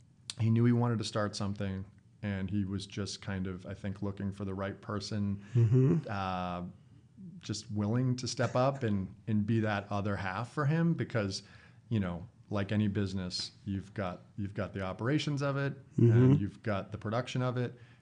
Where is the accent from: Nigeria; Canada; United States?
United States; Massachusetts; We say Boston, but really it's, 30 minutes south of Boston.